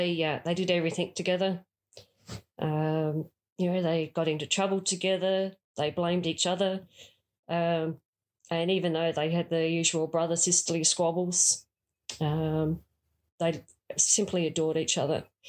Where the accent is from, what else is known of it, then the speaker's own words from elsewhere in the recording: Campbelltown, South Australia, Australia; We grew up in Campbelltown of Adelaide. We lived in a little housing commission home.